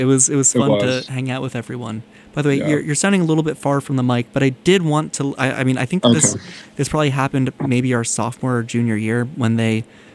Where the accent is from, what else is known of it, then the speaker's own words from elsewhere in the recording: New York, United States; now in Boston, United States; I mean, hey, I'm a New Yorker. I think that I probably spend enough time talking. But hey, I've lived here for 7 years. I'm stuck here.